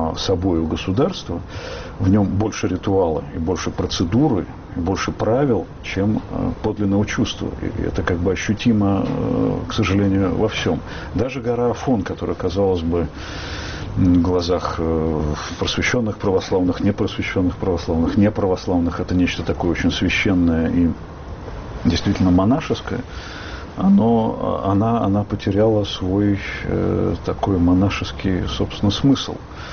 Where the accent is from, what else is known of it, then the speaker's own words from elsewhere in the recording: Germany; Russian is a second language; Нет, я немец.